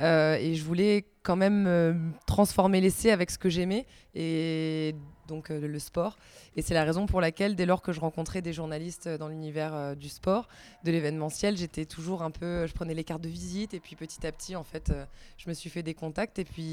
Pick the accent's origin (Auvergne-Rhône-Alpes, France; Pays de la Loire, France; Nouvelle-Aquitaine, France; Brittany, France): Brittany, France; puisque je viens de Bretagne